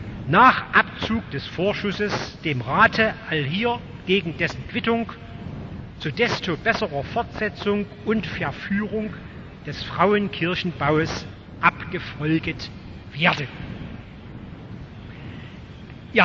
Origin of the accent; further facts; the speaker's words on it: Dresden, Saxony, Germany; born there; Ich bin in Dresden geboren, ich bin oft als Kind an dieser Kirche vorbeigegangen.